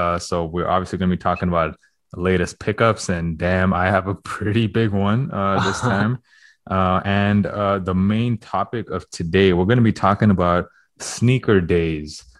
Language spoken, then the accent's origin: English; Toronto, Ontario, Canada; I will be going to Toronto next week and I will be there. That is my hometown, if you guys don't already know.